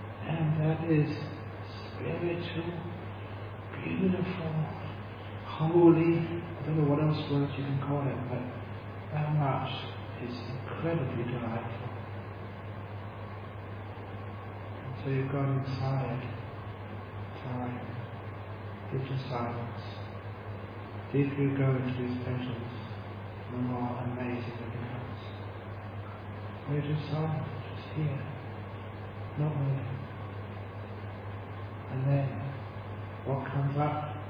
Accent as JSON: {"language": "English", "region": "England", "country": "United Kingdom", "tie": "born there", "said": "because I was born in England"}